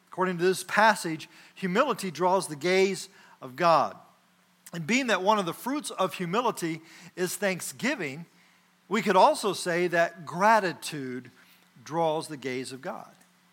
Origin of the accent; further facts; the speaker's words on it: Oklahoma City, Oklahoma, United States; I grew up in Northeast Oklahoma City with three siblings